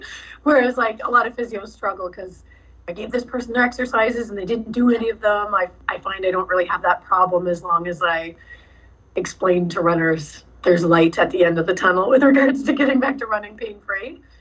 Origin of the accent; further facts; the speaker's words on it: Happy Valley-Goose Bay, Newfoundland and Labrador, Canada; So it was a community of 10,000 people I grew up with in Goose Bay.